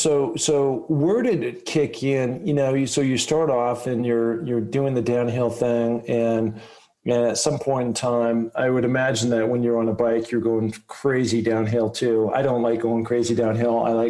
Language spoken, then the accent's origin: English; Seattle, Washington, United States; I grew up in Seattle, and so I drive an I-90 in a route to go to a place I had for a long time down in Bozeman.